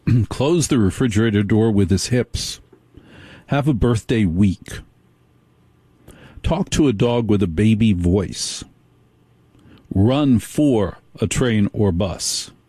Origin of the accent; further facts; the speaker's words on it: Northeast, United States; and I was raised in the Northeast.